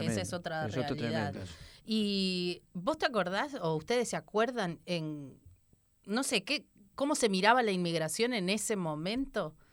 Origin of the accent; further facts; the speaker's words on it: Mendoza, Argentina; now in Chile; yo he llegado de Argentina de visitar a mi origen, mi familia, mi tierra.